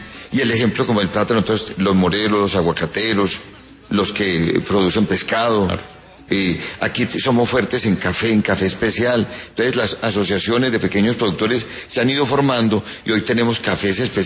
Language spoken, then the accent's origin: Spanish; Pueblo Rico, Risaralda, Colombia; Bueno, yo soy de Pueblo Rico. Entonces, yo me levanté con al lado de los emberas y de los afrodescendientes y de los mestizos.